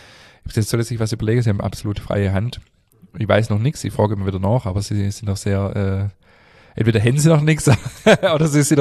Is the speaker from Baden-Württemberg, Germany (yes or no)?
yes; Stuttgart, Baden-Württemberg, Germany; born there; Ich bin in Stuttgart geboren